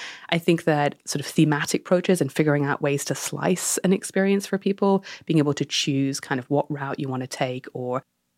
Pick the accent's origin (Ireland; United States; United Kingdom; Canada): United Kingdom; So I grew up in the Danish Cultural Institute. My father was running that in the UK, and the mission there was to bring Danish culture to the UK.